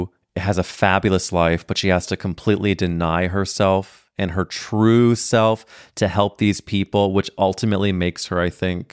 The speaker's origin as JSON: {"language": "English", "town": "St. Louis", "region": "Missouri", "country": "United States", "tie": "born or raised there", "said": "But you know, I'm growing up in St. Louis, Missouri with three brothers."}